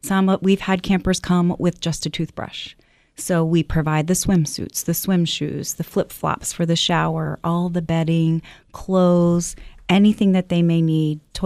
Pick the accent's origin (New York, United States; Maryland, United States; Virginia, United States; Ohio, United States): Maryland, United States; now in Florida, United States; I now live in Florida, but I was from Maryland.